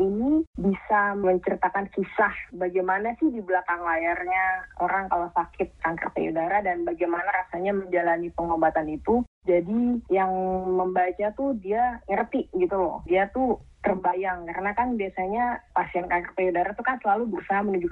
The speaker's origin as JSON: {"language": "Indonesian", "country": "Indonesia", "lives_now": "United States"}